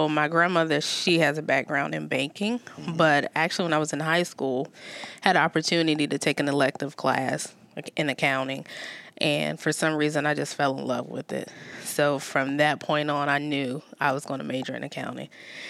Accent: Virginia, United States; also born or lived in North Carolina; Born in North Carolina, but I was raised here in Virginia since I was two, so I kind of call Virginia home, really.

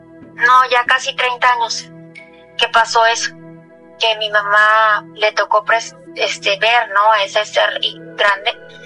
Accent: Veracruz, Mexico; Yo recuerdo que cuando era niña en Veracruz, mi hermana había nacido enferma.

